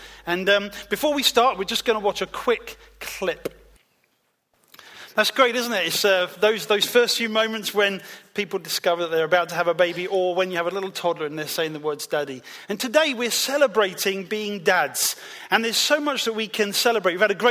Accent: Peckham, London, United Kingdom; I was a boy from Peckham.

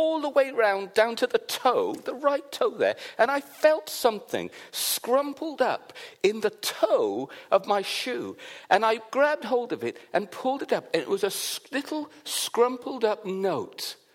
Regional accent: Wales, United Kingdom; because I am originally from Wales.

